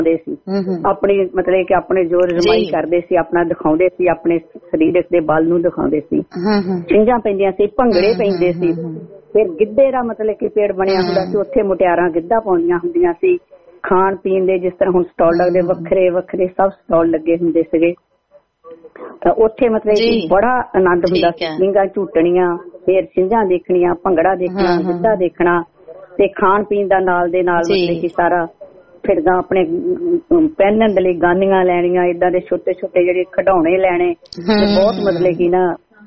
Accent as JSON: {"language": "Punjabi", "town": "Majitha", "region": "Punjab", "country": "India", "tie": "born or raised there", "said": "ਅਸੀਂ ਮਾਝੇ ਦੇ ਇਲਾਕੇ ਵਿੱਚ ਹੀ ਰਹੇ ਹਾਂ ਆਪਣੇ ਬਚਪਨ ਦੇ ਵਿੱਚ। ਮਜੀਠਾ ਮੇਰਾ ਮਤਲਬ ਕਿ ਮਜੀਠਾ ਜਿਹੜਾ ਸ਼ਹਿਰ ਉੱਥੇ ਮਤਲਬ ਕਿ ਰਹਿੰਦੇ ਹੁੰਦੇ ਸੀ"}